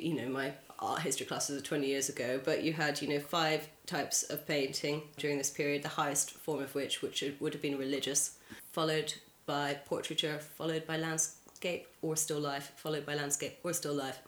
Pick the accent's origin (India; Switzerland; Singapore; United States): Singapore; born there; I was born in Singapore, so there's a kind of sense to it.